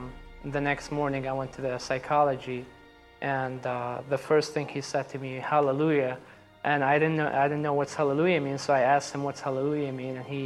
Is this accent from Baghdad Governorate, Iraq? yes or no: yes; Baghdad, Baghdad Governorate, Iraq; English is a second language; I grew up in Baghdad, Iraq, into a Shia family.